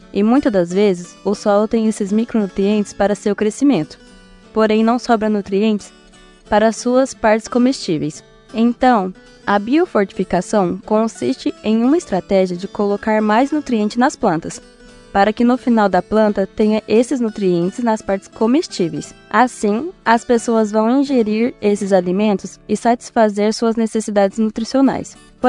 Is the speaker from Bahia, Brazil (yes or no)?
no; Assis, São Paulo, Brazil; sou de Assis, São Paulo